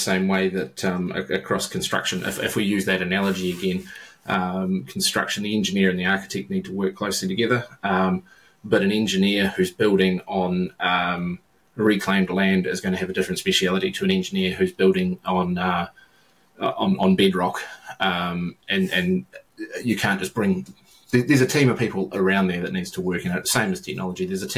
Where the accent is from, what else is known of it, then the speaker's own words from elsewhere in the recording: New Zealand; my accent's even further south than your accent. … as you said in the intro. I'm a New Zealand-based consulting CIO, CTO.